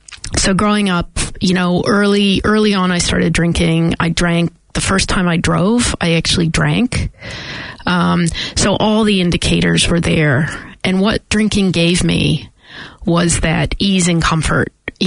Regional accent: Massachusetts, United States; I grew up in just outside of Boston, Massachusetts, Irish Catholic family.

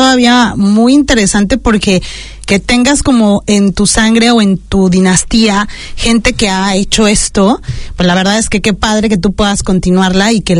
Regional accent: Mexico; lo puedo decir como mexicana.

